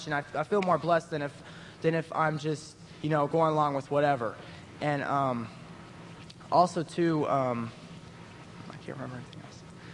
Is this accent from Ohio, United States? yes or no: no; Sacramento, California, United States; I'm 21. I'm from Sacramento, California, and this is my third year at teen camp.